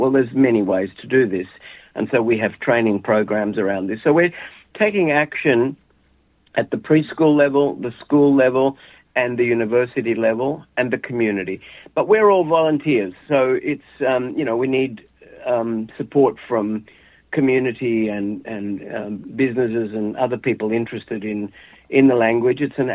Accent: Australia; born there; I was born in Australia. My parents migrated from southern Italy, from Calabria

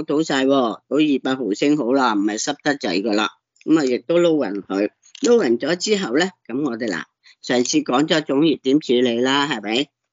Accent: Guangdong, China; 咁其实咧，我哋广东人咧就白色嗰只尖嗰只糯米啊

